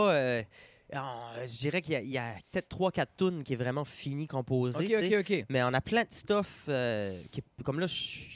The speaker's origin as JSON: {"language": "French", "town": "Le Goulet", "country": "Canada", "said": "il y a une des chums à ma blonde qui pensait que … au début. Elle avait pas catché que je venais du Goulet, tu sais."}